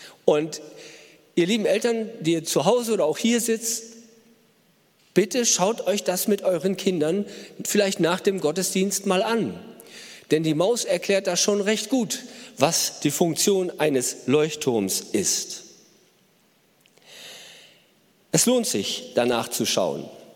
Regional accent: Northern Germany, Germany; Und ich kann als Norddeutscher schon sehr viel mit diesem Bild anfangen.

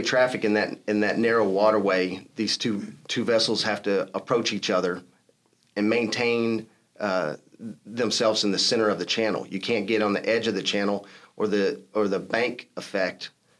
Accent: La Porte, Texas, United States; I'm a product of LaPorte, so born and raised in LaPorte, three generations, so went to the same high school as my grandparents.

